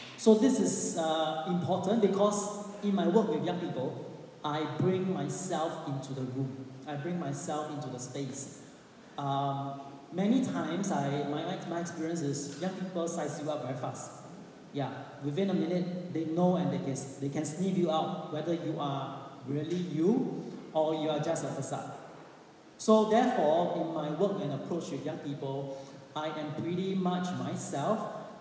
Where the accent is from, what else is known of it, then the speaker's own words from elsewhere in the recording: Singapore; So I'm from Singapore.